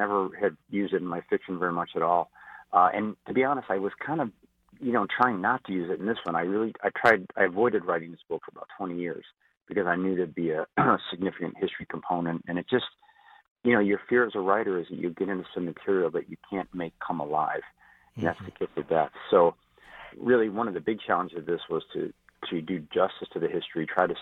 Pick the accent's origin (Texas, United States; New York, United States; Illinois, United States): Illinois, United States; Chicago; in the Catholic purgatory that I grew up in Chicago, that was kind of like the DMV.